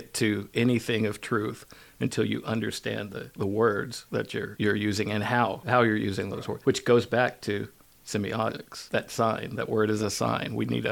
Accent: Arkansas, United States; also born or lived in Austin, Texas / Washington, D.C.; I grew up in Southwest Arkansas. I've lived all over Austin, Texas, Washington, D.C., briefly in L.A., studied in London for a little bit.

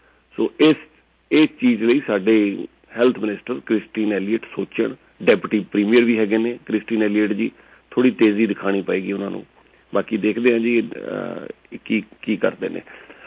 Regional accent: Chandigarh, India; born there; India ਦੇ ਵਿੱਚ ਇੱਕੋ ਹੀ ਸ਼ਹਿਰ ਹੈ ਜਿਹਨੂੰ ਸਿਟੀ ਬਿਊਟੀਫੁਲ ਕਿਹਾ ਜਾਂਦਾ ਹੈ, ਮੇਰਾ ਜਨਮ ਉੱਥੇ ਹੋਇਆ

